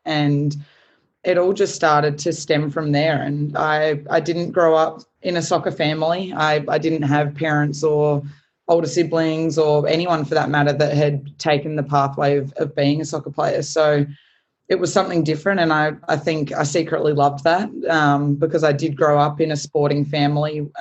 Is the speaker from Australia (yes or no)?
yes; Adelaide, South Australia, Australia; I grew up in Adelaide and I really loved my time growing up there